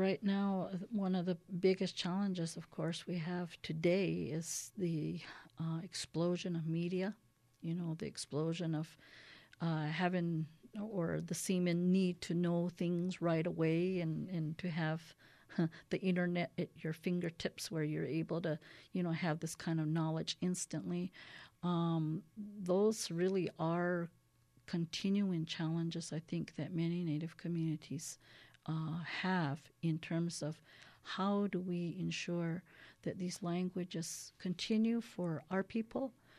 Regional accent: Acoma Pueblo, New Mexico, United States; And I'm from Acoma Pueblo, one of the 19 Pueblos here in New Mexico.

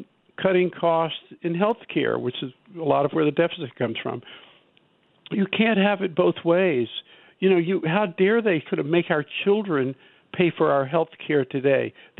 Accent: Kentucky, United States; I grew up in Eastern Kentucky. I know a lot of people who voted for Trump.

